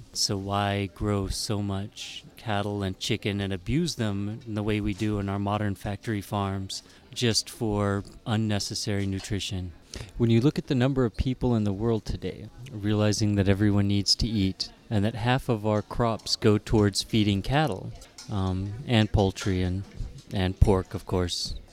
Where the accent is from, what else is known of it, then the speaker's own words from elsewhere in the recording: Odessa, Texas, United States; I'm from Odessa, Texas, in the armpit of Texas, if you would.